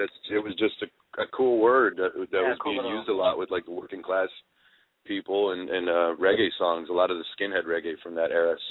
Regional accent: Los Angeles, California, United States; We're all from Los Angeles, so everybody, this pretty much through the ska circuit, like there's like a little scene from

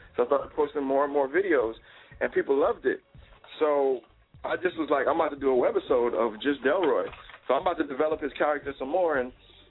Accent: Jamaica; I'm a Jamaican badman. So I'm not afraid of nobody.

